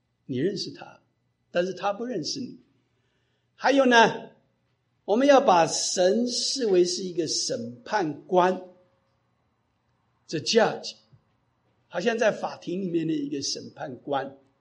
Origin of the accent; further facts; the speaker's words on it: China; 我们中国人比较喜欢用耶稣